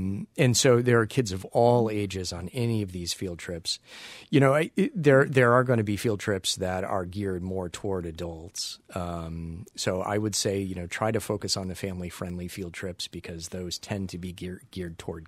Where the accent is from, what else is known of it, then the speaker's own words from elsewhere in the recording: Illinois, United States; Pat, I'm from Illinois originally, too, so no worries.